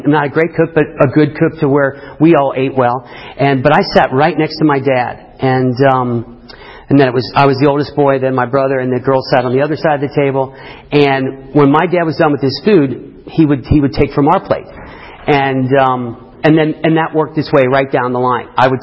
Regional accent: Midwest, United States; I grew up in the Midwest, and I grew up on a farm.

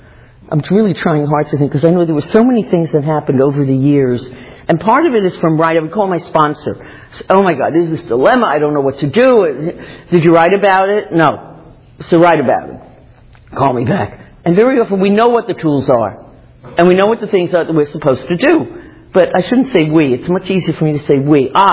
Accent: New York, United States; It's just ironic because I'm from the Bronx.

